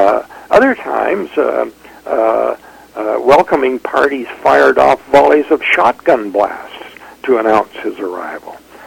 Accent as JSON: {"language": "English", "town": "Creston", "region": "British Columbia", "country": "Canada", "tie": "born or raised there", "also_born_or_lived": "Winnipeg", "moved": "yes", "said": "I was born in Winnipeg, but I grew up in Creston."}